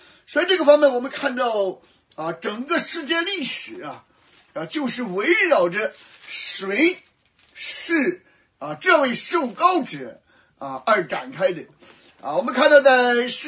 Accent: China; 所以啊，对于我们中国人所喜欢的一些语言啊

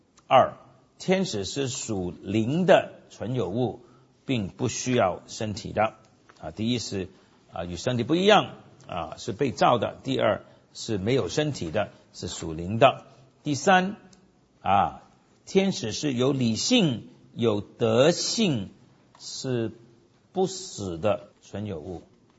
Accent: China; 我们中国人讲仙，对不对啊

